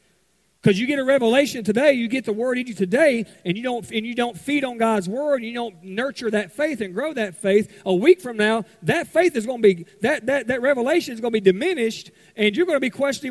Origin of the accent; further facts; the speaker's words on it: Mississippi, United States; I'm originally from Mississippi. Okay, I now live in Alabama.